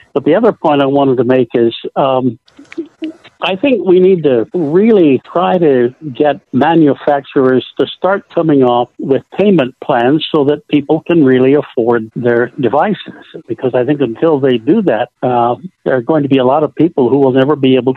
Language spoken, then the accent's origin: English; Salt Lake City, Utah, United States; from Salt Lake City.